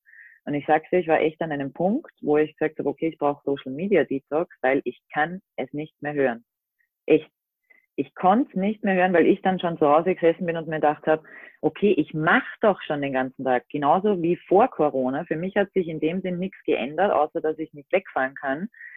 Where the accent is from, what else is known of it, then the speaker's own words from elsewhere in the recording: Austria; ich komme aus Österreich, bin seit knapp 3 Jahren mit meinem Minicamper Balu unterwegs.